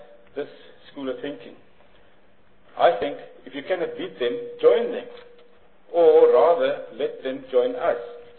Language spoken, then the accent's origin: English; Limpopo, South Africa; I'm from the Mpopo province, and Mr. Chair, I will happily represent my department there.